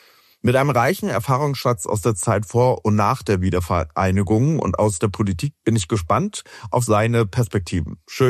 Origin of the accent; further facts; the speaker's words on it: Brandenburg, Germany; moved away as an adult; ich komme ja auch aus dem Plattenland in Brandenburg, aus der Lausitz und als ich nach Nürnberg gegangen bin zum Studium, habe ich erst so meine ostdeutsche Identität entdeckt.